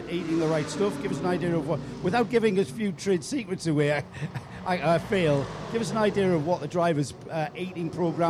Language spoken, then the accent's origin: English; England, United Kingdom; Of course, we're English. We talk about the weather a lot, don't we?